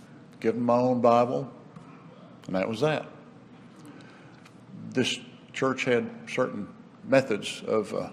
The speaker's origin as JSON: {"language": "English", "town": "Wichita", "region": "Kansas", "country": "United States", "tie": "born there", "said": "I was born in Kansas, Wichita, had great parents."}